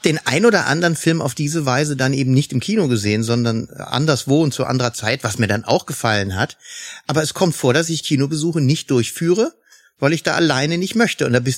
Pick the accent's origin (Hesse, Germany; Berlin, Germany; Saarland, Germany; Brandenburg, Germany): Saarland, Germany; also born or lived in Niederrhein; ich bin am Niederrhein geboren, bevor es jetzt im Internet wieder Getratsche gibt. Also, ich bin im Saarland aber leider aufgewachsen. Und in Saarbrücken habe ich meine Ausbildung gemacht bei der Zeitung.